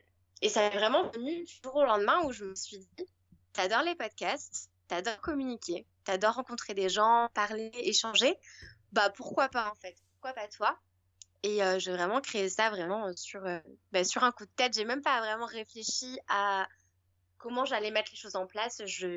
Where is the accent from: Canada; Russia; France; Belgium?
France; moved away as an adult; now in Queenstown, New Zealand; bah moi je suis française